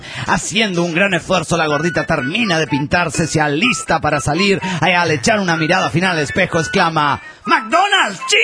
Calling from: Ciudad Juárez, Chihuahua, Mexico; de Ciudad Juárez, México.

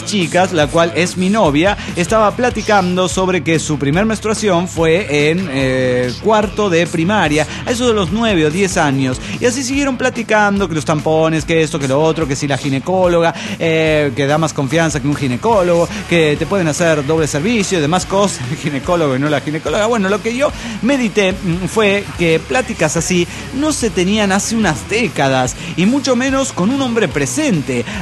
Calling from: New York, United States; de New York.

